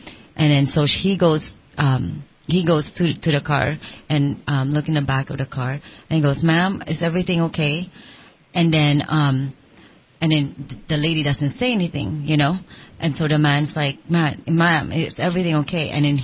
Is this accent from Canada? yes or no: no; Philippines; my story is interesting because I came from Philippines, and over there it's like it's not, yeah, it's folklores